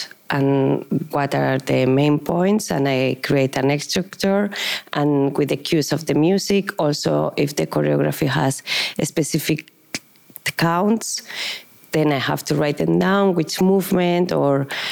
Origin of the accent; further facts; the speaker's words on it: Huesca, Aragon, Spain; And I started in a little ballet school in Spain, in Huesca, in my hometown.